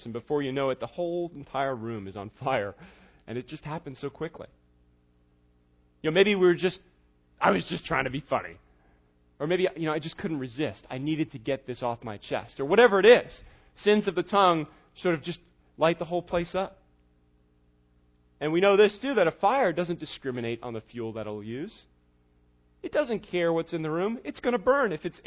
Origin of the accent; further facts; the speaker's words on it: New York, United States; I grew up in New York. And so if you grew up in New York, maybe you're thinking that's the garbage dump. But I grew up in New York.